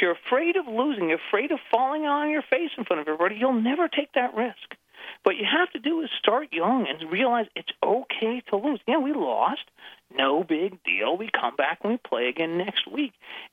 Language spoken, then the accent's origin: English; Washington, United States; now in San Francisco, United States; growing up in the Northwest. My dad was a volunteer, and he helped run one of the soccer clubs in Seattle.